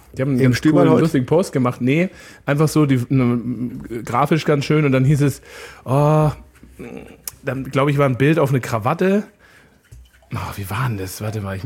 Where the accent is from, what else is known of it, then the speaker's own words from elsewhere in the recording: Bavaria, Germany; ich bin ja aus Oberbayern